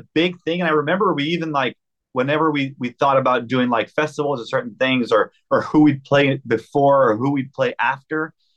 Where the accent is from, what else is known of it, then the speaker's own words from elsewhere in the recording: Canada; which we were bigger in Canada because we're from Canada